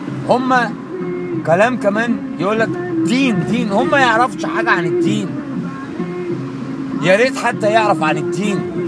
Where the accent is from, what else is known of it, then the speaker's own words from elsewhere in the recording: Cairo, Cairo Governorate, Egypt; من هنا القاهرة